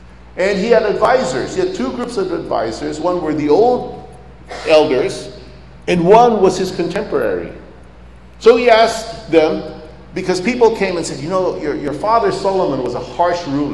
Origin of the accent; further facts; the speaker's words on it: Philippines; I come from the Philippines